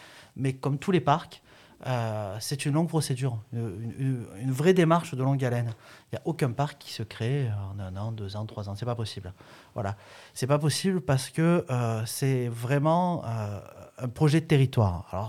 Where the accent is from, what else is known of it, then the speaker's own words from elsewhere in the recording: Provence-Alpes-Côte d'Azur, France; Mais quand on y habite, moi je suis natif du Ventoux, on a l'habitude de le voir.